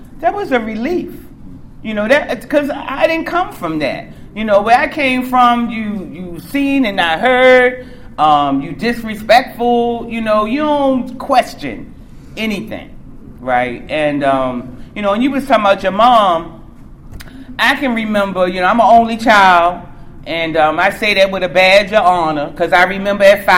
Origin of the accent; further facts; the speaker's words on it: Baltimore, Maryland, United States; now in Columbia, United States; Like, I'm from Baltimore originally. West Side, you know, that's where I'm from. But I've been living in Columbia, Maryland for a long time.